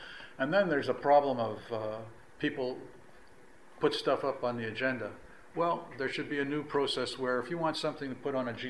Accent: Canada; As a Canadian, I say, no.

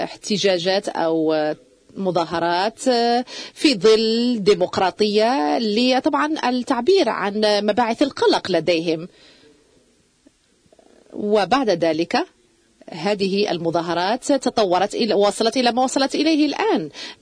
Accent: Iraq; قلت لهم أنا عراقي مواطن عادي يزوركم هنا

